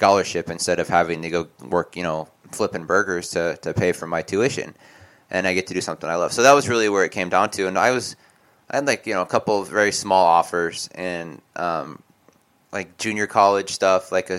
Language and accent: English; Oregon, United States; And then my family moved, and we moved to from Eastern Oregon to Western Oregon, and so now I'm in a much bigger area, much bigger town.